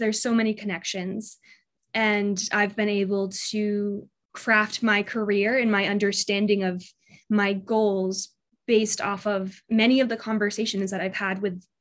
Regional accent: Maine, United States; anytime I'm, you know, in a party or in a meeting and it comes out that I am from Maine, that's always such a connector.

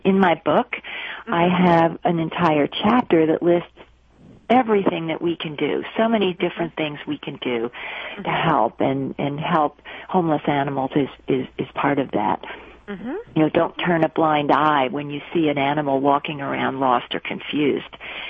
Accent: New Jersey, United States; There was an orchard and a woods in my backyard where I grew up in New Jersey, and the animals and I bonded

